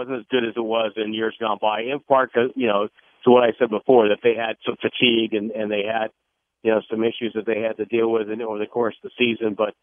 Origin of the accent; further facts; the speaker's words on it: Connecticut, United States; I grew up in New England. Okay, so I grew up in Northern Connecticut.